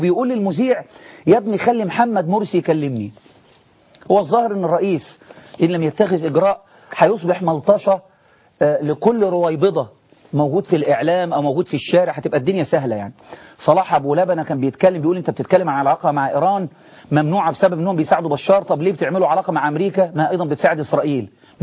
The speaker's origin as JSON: {"language": "Arabic", "country": "Egypt"}